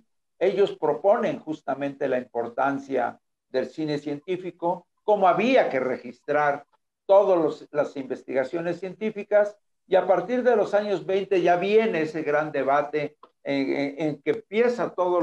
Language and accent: Spanish; Mexico; no es el caso de Teresa y mío, que somos mexicanos